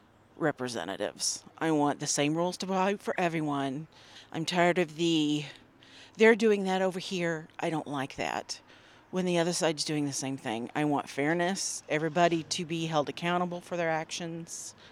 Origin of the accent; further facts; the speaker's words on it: Hallsville, Missouri, United States; I'm from Hallsville.